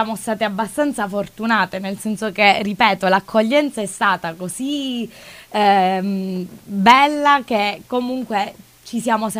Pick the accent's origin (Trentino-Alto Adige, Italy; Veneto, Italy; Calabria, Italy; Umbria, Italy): Calabria, Italy; Belvedere Marittimo; vengo da Belvedere Marittimo in provincia di Cosenza.